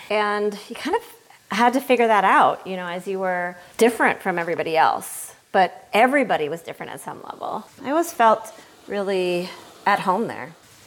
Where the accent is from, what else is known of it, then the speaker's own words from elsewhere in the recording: Rockford, Illinois, United States; I did. Born and raised in Rockford, Illinois.